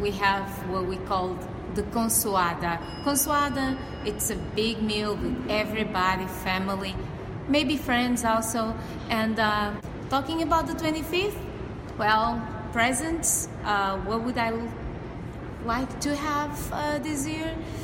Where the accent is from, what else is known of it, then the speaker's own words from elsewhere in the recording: Angola; I'm from Angola.